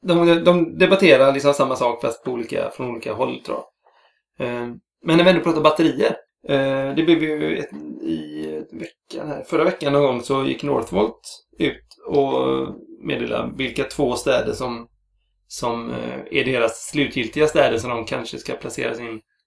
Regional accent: Gothenburg, Västra Götaland County, Sweden; Det känns som att som göteborgare då så blir man lite patriotisk.

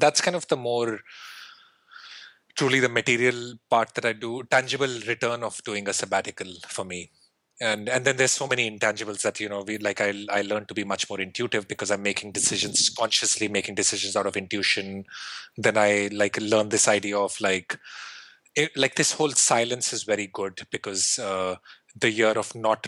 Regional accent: India; growing up in India and being very exposed to, in some form or the other, Hinduism, Buddhism

